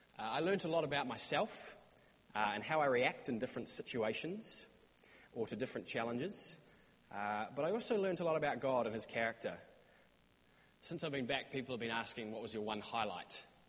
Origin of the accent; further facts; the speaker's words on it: New Zealand; accent: New Zealand; I'm from New Zealand.